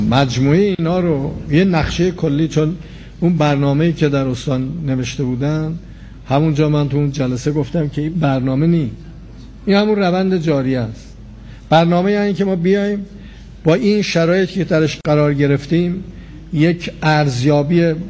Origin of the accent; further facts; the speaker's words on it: Iran; من به عنوان یک ایرانی دلم نمیخواد بچه های ما و نوه های ما در آینده یک زمین سوخته و یک طبیعت از بین رفته رو تحویل بگیرن